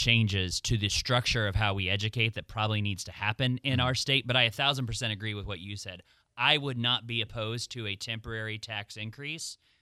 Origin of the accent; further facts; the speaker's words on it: Oklahoma, United States; I grew up in Oklahoma, and where we were, it wasn't a county-based system.